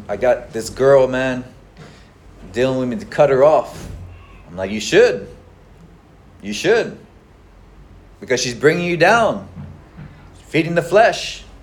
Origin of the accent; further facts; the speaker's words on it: Texas, United States; now in San Diego, United States; Because I'm from Texas and I'm going to go to all these different other states.